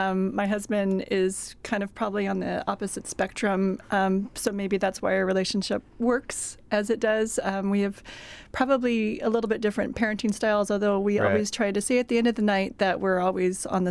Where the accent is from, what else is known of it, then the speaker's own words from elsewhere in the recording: Anchorage, Alaska, United States; I grew up here in Anchorage.